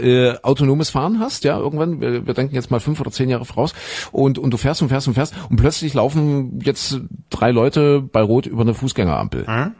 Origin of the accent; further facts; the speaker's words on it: East Germany, Germany; ich bin ja in der DDR groß geworden als Kind noch. Also war ja noch DDR, ausgehende DDR.